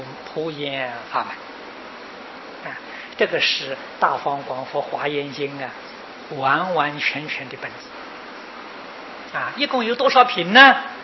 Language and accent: Chinese; China; 印度计算这个书的多量的大小啊，是用计作单位啊，不像我们中国人，我们中国人是字数